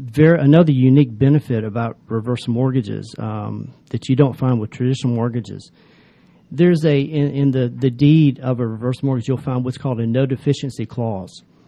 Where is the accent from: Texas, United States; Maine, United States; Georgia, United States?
Georgia, United States; Doraville; I am. Grew up right here in Atlanta. I grew up in Doraville, to be exact, and stay here.